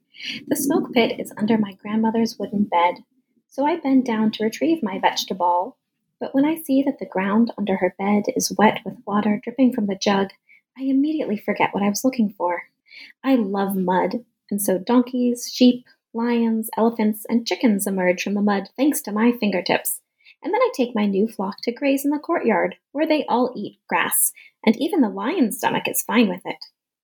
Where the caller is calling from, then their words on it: Tucson, Arizona, United States; I'm calling in from Tucson, Arizona, where the weather has been incredibly hot all summer long.